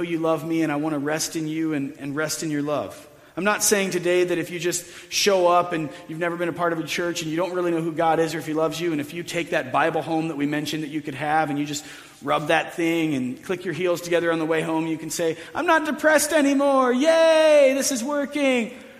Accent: Ohio, United States; because we're from Ohio, right? We drive everywhere. Some of us ride horses everywhere in Ohio even.

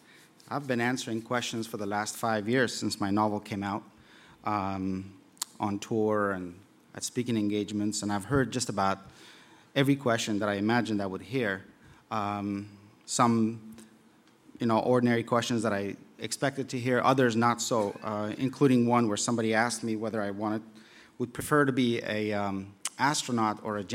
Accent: Kabul, Afghanistan; Growing up in Kabul in the 70s, I never heard a gunshot. Although there were tanks at the military barracks, they never moved and they just collected dust.

